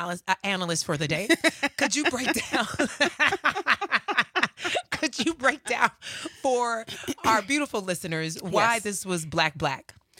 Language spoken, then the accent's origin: English; Chicago, Illinois, United States; And back in the day, I remember back in the day growing up in Chicago. For folks who don't know, I grew up in the hood in Chicago.